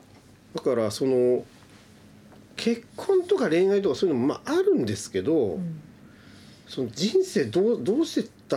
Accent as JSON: {"language": "Japanese", "region": "Nagano", "country": "Japan", "tie": "born or raised there", "said": "長野の田舎にうちの実家あるんですけど"}